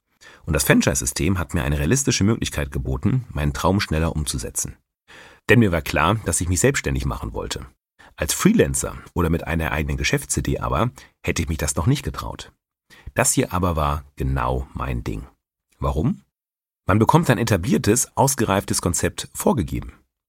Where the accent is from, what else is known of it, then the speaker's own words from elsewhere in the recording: North Rhine-Westphalia, Germany; In meiner Heimat, im Münsterland, schon mal gar nicht.